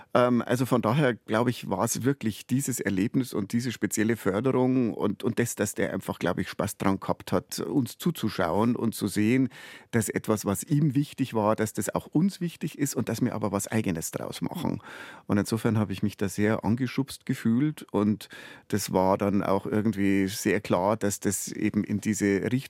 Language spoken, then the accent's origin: German; Siegertsbrunn, Bavaria, Germany; Ich bin aufgewachsen in Siegertsbrunn, in einem Wallfahrtsort mit einer Wallfahrtskirche. Ich war dort Ministrant.